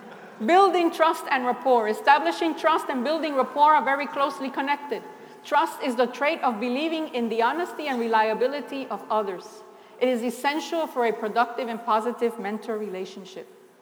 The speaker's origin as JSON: {"language": "English", "region": "New York", "country": "United States", "said": "I'm from New York. Nobody has more attitude than me."}